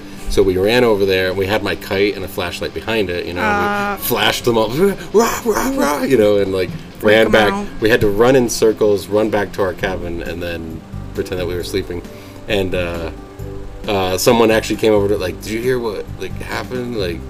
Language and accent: English; Michigan, United States; We went to MSU, though, because I'm from Michigan.